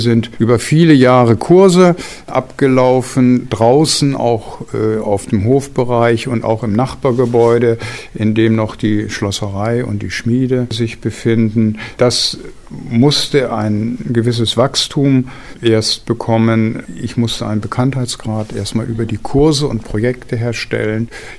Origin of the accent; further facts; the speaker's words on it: Mellendorf, Lower Saxony, Germany; Ich bin in einem Handwerkerhaushalt in Mellendorf aufgewachsen.